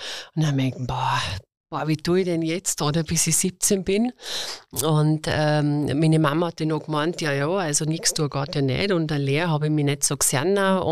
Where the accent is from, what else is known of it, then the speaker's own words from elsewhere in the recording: Vorarlberg, Austria; Die hat es bei uns in Vorarlberg gerne gegeben.